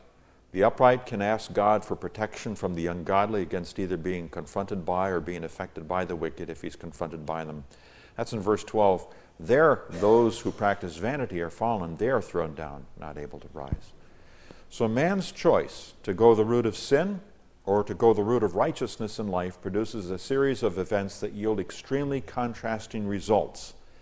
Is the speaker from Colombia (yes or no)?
no; Nigeria; when I was growing up in Nigeria, West Africa